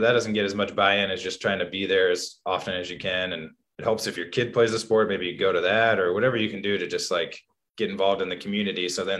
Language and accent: English; Wisconsin, United States; Or like, God, the Badgers suck this year. I'm originally from Wisconsin.